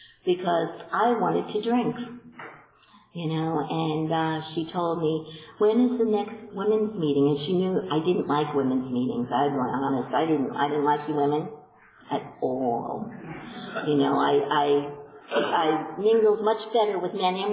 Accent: Long Island, New York, United States; obviously I'm from Long Island, and I joined the Green Lawn Village group in Huntington, Long Island.

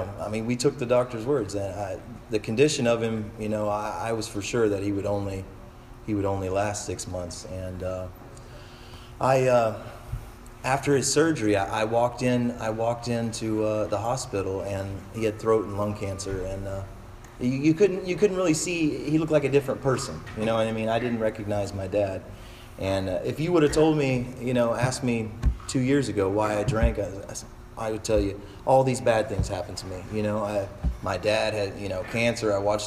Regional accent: Oklahoma City, Oklahoma, United States; So I grew up in Oklahoma City.

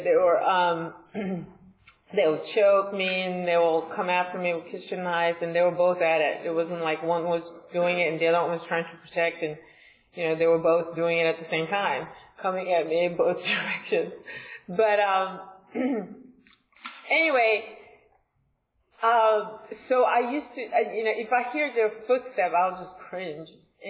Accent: Seoul, South Korea; And I grew up in Seoul, Korea, and my parents still live there.

